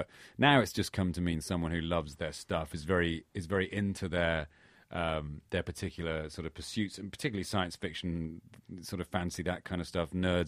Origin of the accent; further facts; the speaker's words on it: Gloucester, South West England, United Kingdom; I grew up in the sort of. In the agricultural area of the UK, in the West Country, a place called Gloucester.